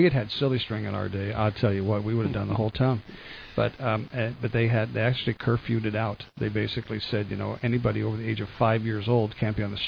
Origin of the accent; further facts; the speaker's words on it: New Jersey, United States; we got to tell ash can stories because we're from New Jersey.